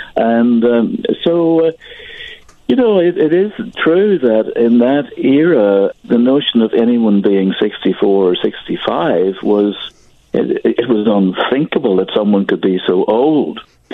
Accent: Northern Ireland, United Kingdom

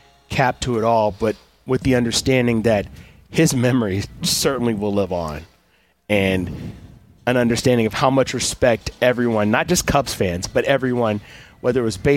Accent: Chicago, Illinois, United States; I am still from the South Side. I still do cheer for the Sox.

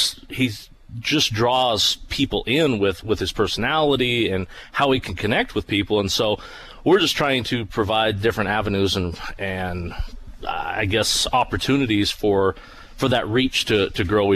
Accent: Montana, United States; I've rodeoing and growing up in Montana, you know, I grew up and, you know, rodeoing the Northern Rodeo Association

